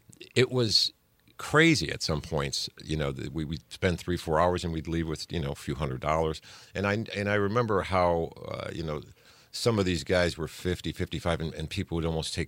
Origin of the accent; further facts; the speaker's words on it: Hammond, Indiana, United States; I was born and raised in Hammond, a third world country called Hammond, Indiana, as I like to say.